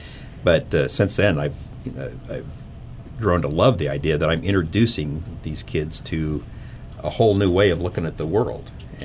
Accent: United States; born there; I was born in America.

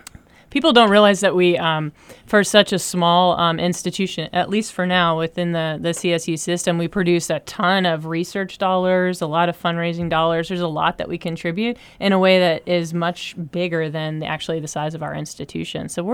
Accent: Virginia, United States; I came from the land of Virginia Tech. I came from Virginia, and most of my friends went to Virginia Tech and didn't major in anything tech.

